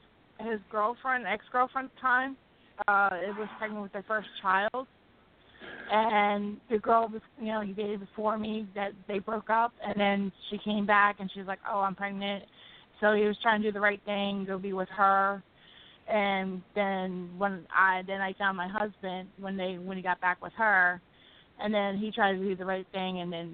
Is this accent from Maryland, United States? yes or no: yes; Baltimore, Maryland, United States; I'm from Baltimore, Maryland.